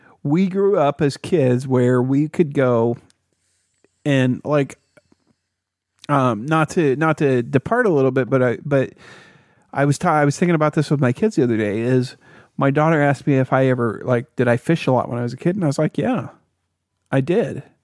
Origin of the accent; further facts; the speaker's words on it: Montana, United States; You were doing the equivalent that that I was doing when I was growing up in Montana. In a truck stop town, basically.